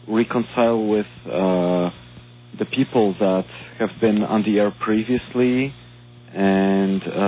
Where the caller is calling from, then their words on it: Union, New Jersey, United States; I am calling from New Jersey. … I'm calling from Union.